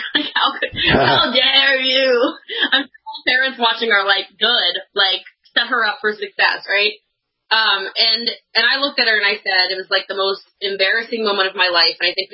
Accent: Maryland, United States; So my story, I was born and raised in Maryland. I actually grew up super poor, came from nothing

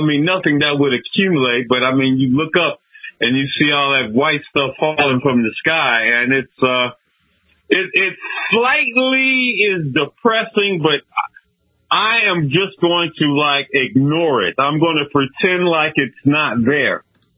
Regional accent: Detroit, Michigan, United States; you're probably not surprised since I'm from Detroit.

